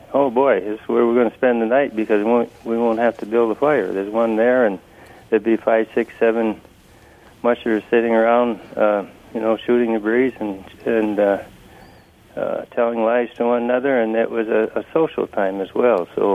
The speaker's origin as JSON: {"language": "English", "region": "Minnesota", "country": "United States", "moved": "yes", "said": "I came up from Northern Minnesota in 1963, and being a history teacher at Seward High School, I had to learn something about Alaska history"}